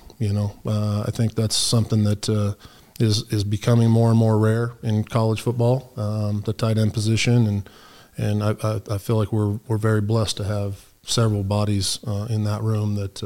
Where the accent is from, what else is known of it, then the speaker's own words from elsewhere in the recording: California, United States; To be honest, I'm so from Southern California. Eclectic.